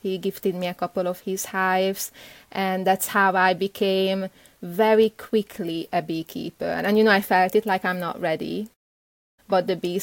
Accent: Budapest, Hungary; first language Hungarian; English is a second language; now in United Kingdom; I grew up in Eastern Europe in a country called Hungary, and I was born in Budapest. So my mother tongue is Hungarian. And even though I spent over 10 years in the UK, you still can hear this Eastern European root.

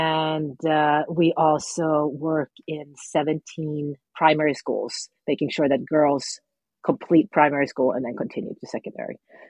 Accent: Sweden; now in Santa Barbara, United States; I grew up in Sweden. My mother is Swedish. My father is Moroccan, but I definitely identify as being culturally Swedish. And I finished high school in Sweden.

